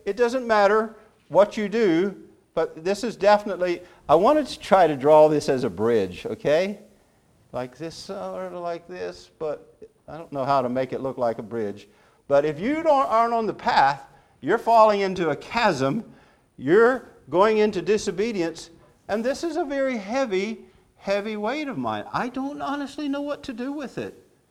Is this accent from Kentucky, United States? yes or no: no; Florida, United States; That was a bumper sticker when I grew up in Florida.